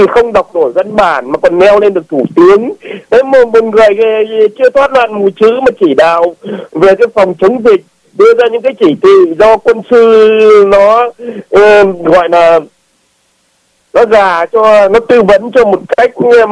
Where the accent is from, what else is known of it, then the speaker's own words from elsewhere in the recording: Hải Dương, Vietnam; không có một cái ngày lễ nào ở miền Bắc hiện nay nói chung và riêng quê hương Hải Dương tôi nói riêng, nói chung là Việt Nam nói